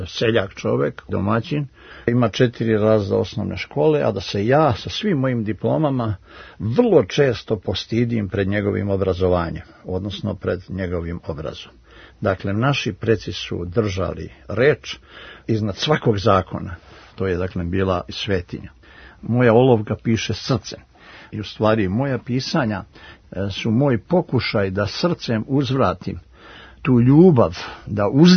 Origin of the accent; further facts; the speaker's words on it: Dragačevo, Šumadija and Western Serbia, Serbia; Da, ja sam seljačko dijete iz Dragačeva.